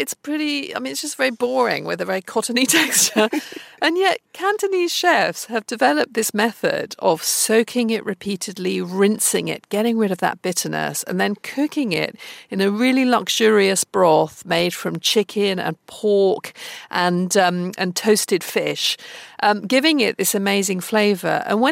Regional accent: United Kingdom; the Chinese food that I'd known growing up in Britain.

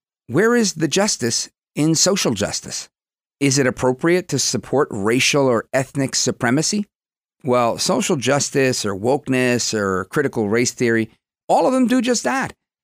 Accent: Brooklyn, New York, United States; also born or lived in New Jersey; I've told you before, I grew up in Brooklyn. It was a very mixed neighborhood, very mixed. But moved to Jersey, not very mixed at all.

